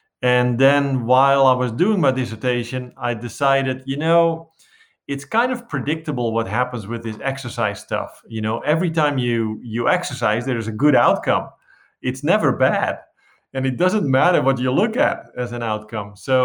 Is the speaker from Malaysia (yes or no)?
no; North Holland, Netherlands; now in United States; Born and raised in the Netherlands, just a little south of Amsterdam